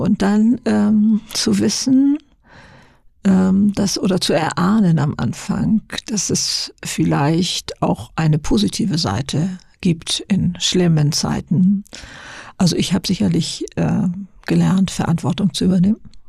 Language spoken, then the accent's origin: German; Lower Saxony, Germany; In Niedersachsen, auf dem Bauernhof und mit zwei älteren Schwestern